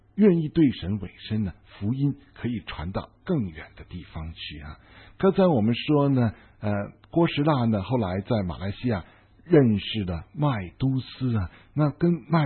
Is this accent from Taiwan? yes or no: no; China; 我们自己作为中国人